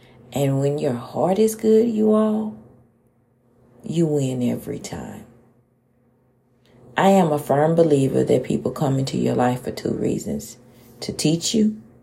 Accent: Houston, Texas, United States; I often view myself as a rose blossom from the concrete, because I grew up in Fifth Ward, Texas, the hood, the ghetto. I grew up there and seen a lot of things, you all.

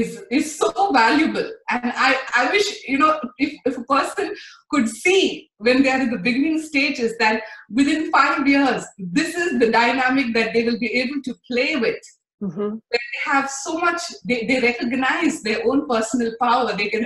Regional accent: India; Even though I'm an Indian, I'm not good with it.

